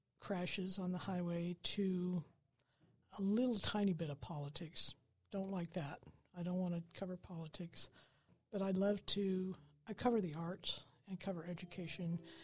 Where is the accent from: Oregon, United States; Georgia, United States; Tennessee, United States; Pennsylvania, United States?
Oregon, United States; Reedsport; the woman who was the editor of the local paper in my hometown of Reedsport was very kind and worked with me